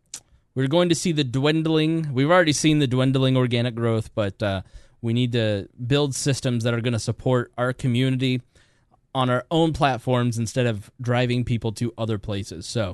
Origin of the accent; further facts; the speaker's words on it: Indiana, United States; accent: Hoosier; I know my Hoosier accent says MINZ.com